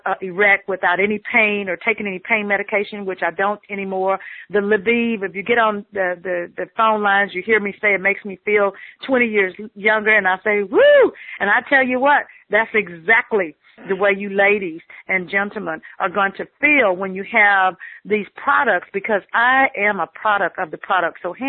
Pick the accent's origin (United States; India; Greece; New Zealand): United States; Liberty, Texas; I'm from Liberty, Texas. So I'm just from a little small country town.